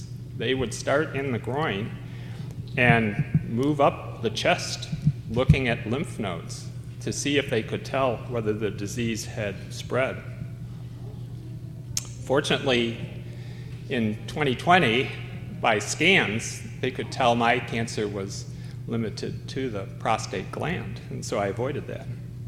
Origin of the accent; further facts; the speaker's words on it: Buffalo, New York, United States; I did have quite a faith journey, however, growing up in Buffalo.